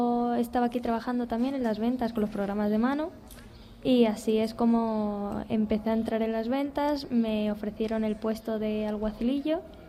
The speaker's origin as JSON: {"language": "Spanish", "town": "Casarrubios", "region": "Community of Madrid", "country": "Spain", "tie": "born or raised there", "said": "Y luego en mi pueblo, en Casarrubios, hay una ganadería, chiquitita, pero bueno, es una ganadería."}